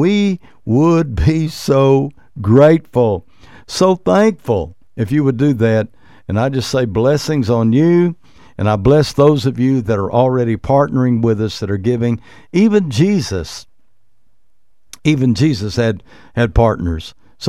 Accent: Comanche, Oklahoma, United States; Comanche, Oklahoma, my hometown.

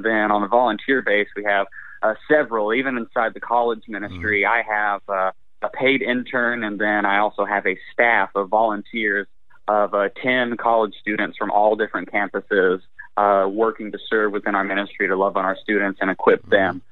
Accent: Wichita Falls, Texas, United States; And when I was growing up in Wichita Falls, Texas, Dr. Robert Jeffress, who's the pastor here at First Baptist Dallas, was the pastor of First Baptist Church of Wichita Falls.

